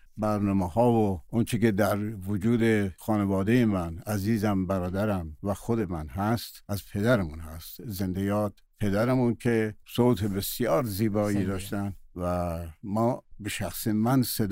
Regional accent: Tehran, Tehran Province, Iran; also born or lived in Kermanshah; بزرگ شده تهران هستم، ولی خب ریشه در همون نهاد و همون جا داریم و یه کردی هم خوندم.

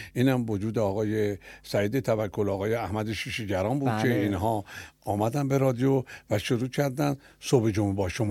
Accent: Tehran, Tehran Province, Iran; حالا من پدرم مال ارومیه است، مادرم اصفهانیه، خودم بچه تهرانم

